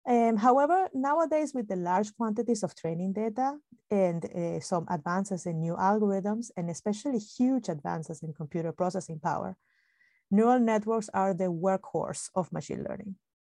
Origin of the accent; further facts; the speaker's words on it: Venezuela; also born or lived in Japan; Well, from my side, I grew up in Venezuela and got my undergraduate degree in systems engineering there.